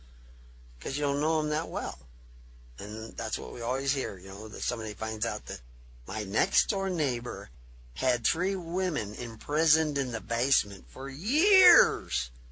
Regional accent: Texas, United States; accent: Texas; also born or lived in California; my Texas accent had mellowed out to more of a California tone.

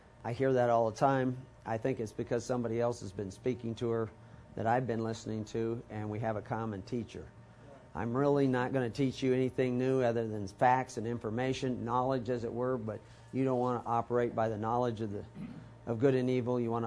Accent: Texas, United States; also born or lived in Omaha, Nebraska / California; I was born in Omaha, raised in Texas, went to the seminary in California at a very young age.

